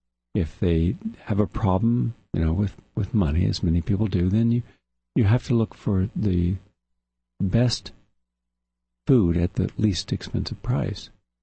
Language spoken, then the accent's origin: English; West Virginia, United States; in the small community I grew up in West Virginia, we didn't have a model